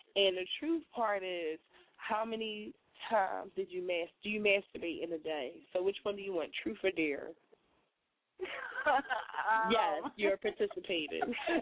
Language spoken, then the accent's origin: English; Philadelphia, Pennsylvania, United States; from Philly.